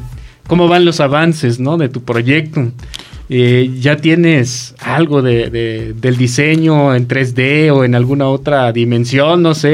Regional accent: Mexico; que somos mexicanos

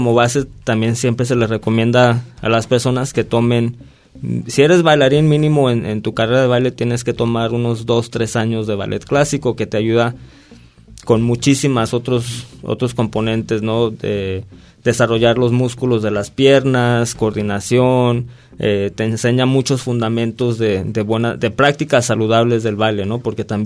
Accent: Ocotlán, Mexico; aparte que le tengo mucho cariño aquí a la región y a Ocotlán específicamente, pues es mi pueblo natal.

